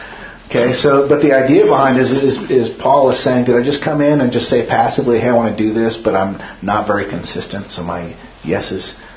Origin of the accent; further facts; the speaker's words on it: Carson City, Nevada, United States; I know him from growing up in Carson City.